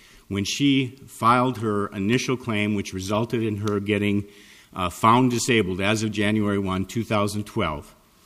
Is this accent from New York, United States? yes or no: no; Fargo, North Dakota, United States; I'm an attorney from Fargo, North Dakota.